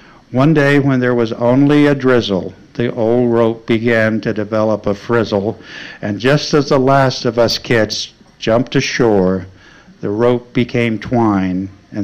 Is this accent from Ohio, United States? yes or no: no; Arkansas, United States; because Joan said I had to read some of my Arkansas stuff, so my growing up in Arkansas.